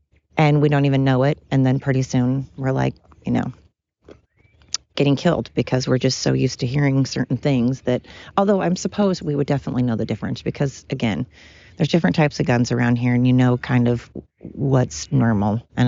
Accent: United States; born there; because I was born in America. Anybody born in America with all the privileges that we have in this country is just that, privileged.

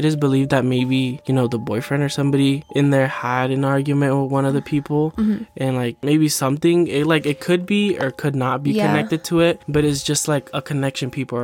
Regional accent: Idaho, United States; we've actually said it on the podcast before, but we are from Idaho, and it's just terrifying knowing that something like that happened close by.

